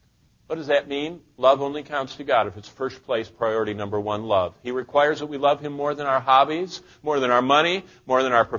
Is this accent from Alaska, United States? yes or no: no; Lansing, Michigan, United States; I remember when I was growing up in Lansing, Michigan